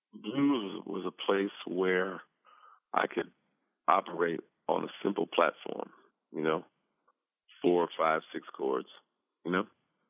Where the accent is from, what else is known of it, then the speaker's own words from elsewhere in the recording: Compton, California, United States; I grew up in Compton, California, between the ages of 7 and 17.